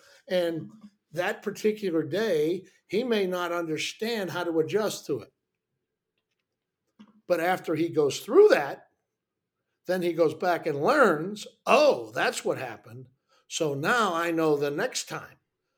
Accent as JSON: {"language": "English", "town": "Pittsburgh", "region": "Pennsylvania", "country": "United States", "tie": "born or raised there", "said": "And I grew up in Pittsburgh with the Pittsburgh Steelers."}